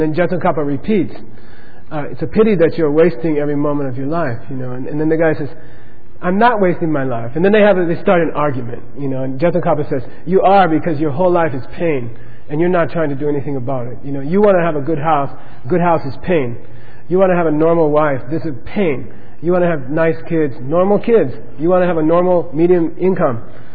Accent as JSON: {"language": "English", "country": "United States", "said": "I know for me as an American"}